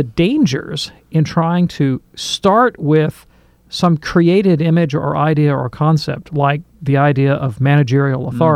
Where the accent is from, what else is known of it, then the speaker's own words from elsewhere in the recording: Birmingham, Alabama, United States; If you were walking in downtown Birmingham, I'm from Birmingham